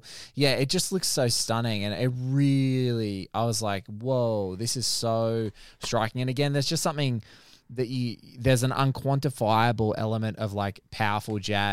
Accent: New South Wales, Australia; I grew up on the Central Coast in New South Wales

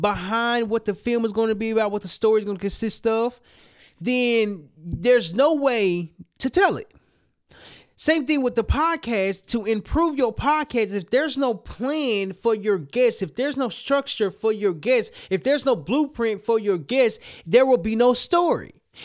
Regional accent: Little Rock, Arkansas, United States; And I'm from Little Rock, Arkansas. Memphis and Little Rock, Arkansas is like next door to each other.

